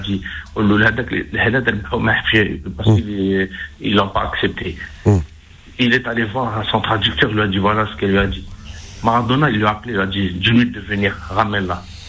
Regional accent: Algeria; Moi, en tant qu'Algérien, je suis pas contre la langue arabe parce que je parle arabophone.

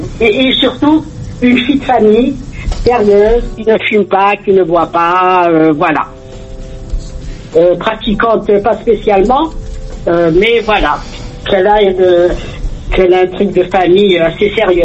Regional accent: Algeria; On est algérien. On est algérien.

